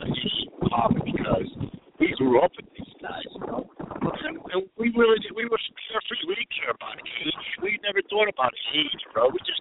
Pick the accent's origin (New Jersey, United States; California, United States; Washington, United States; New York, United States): New York, United States; Bronx; And right down the street from us, we used to have block parties on the streets when we grew up in the Bronx.